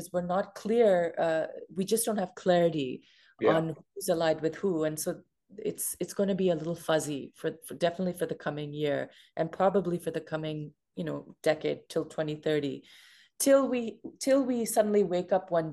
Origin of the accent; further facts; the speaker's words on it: Pakistan; I'm originally from Pakistan